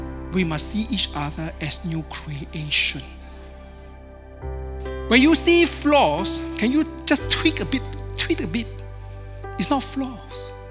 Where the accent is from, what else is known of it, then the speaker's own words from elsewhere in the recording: Singapore; English is a second language; I'm from Singapore, my English not so good.